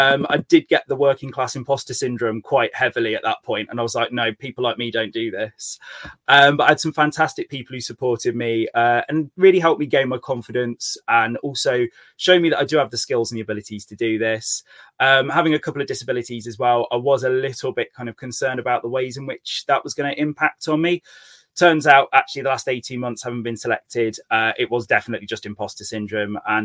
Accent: Germany; now in Pershore, United Kingdom; originally, I'm actually from a military family. So my dad was in the army, so I was brought up in Germany.

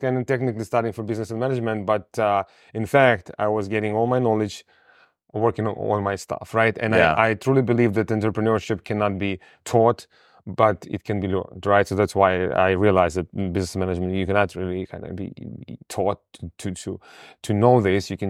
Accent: Odesa, Odesa Oblast, Ukraine; So at that time, I was in Odessa, Ukraine, my hometown, but since I was 18, I was trying different businesses.

